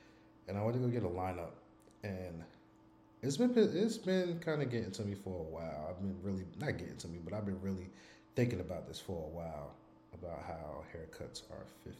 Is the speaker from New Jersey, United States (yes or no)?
yes; Irvington, New Jersey, United States; also born or lived in Alamogordo / Korea / Germany; I'm from Irvington, New Jersey. But I say right next door to North. I'm from Irvington.